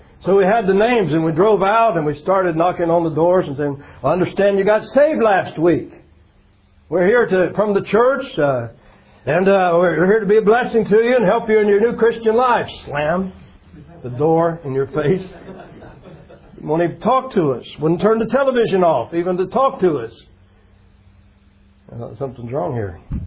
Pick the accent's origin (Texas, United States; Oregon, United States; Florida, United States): Florida, United States; When my wife and I were, when I graduated from Bible college and went back to my hometown, Florida